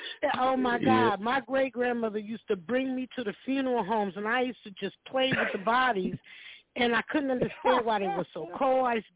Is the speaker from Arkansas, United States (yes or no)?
no; Stamford, Connecticut, United States; And because I'm from Stamford, so I figured it would probably be the same place my grandmother would take me from time to time.